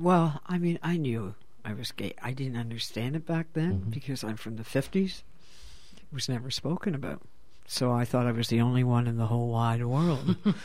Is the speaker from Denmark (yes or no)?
no; Hamilton, Ontario, Canada; now in Toronto, Canada; So I was brought up in Hamilton and the West End.